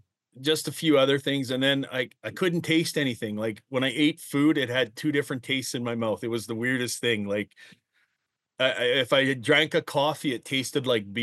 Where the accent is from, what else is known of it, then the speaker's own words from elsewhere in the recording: Manitoba, Canada; I grew up in Manitoba. I now live in Saskatchewan, right on the border.